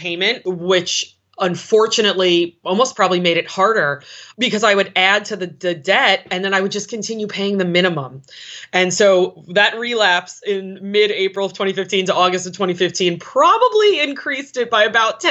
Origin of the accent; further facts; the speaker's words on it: New York, United States; I'm originally from New York.